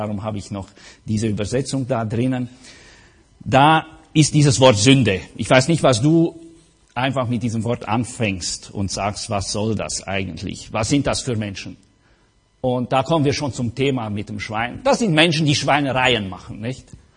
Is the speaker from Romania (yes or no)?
yes; Transylvania, Romania; ich komme aus Siebenbürgen